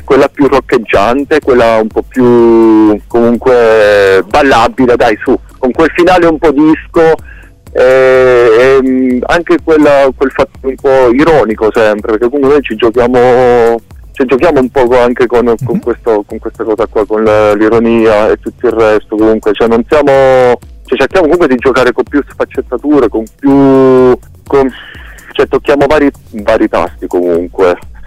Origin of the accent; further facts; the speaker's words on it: Abruzzo, Italy; noi siamo dei ragazzi che comunque veniamo dalla provincia di Pescara